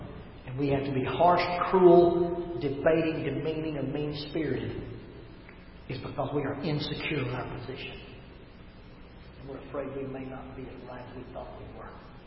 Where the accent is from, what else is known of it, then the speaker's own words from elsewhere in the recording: the South, United States; I grew up in the South. I grew up in the buckle of the Bible Belt.